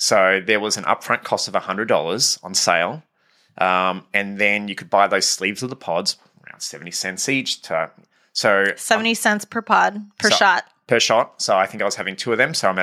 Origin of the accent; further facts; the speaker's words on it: Australia; I come from Australia.